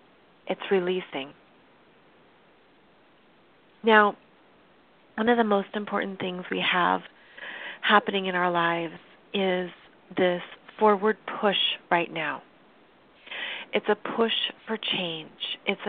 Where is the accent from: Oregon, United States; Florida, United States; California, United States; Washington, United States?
Washington, United States; Seattle; Now, I live in Seattle, and this is my hometown. This is where I'm from. But I've always moved away from Seattle. And then I've always moved back.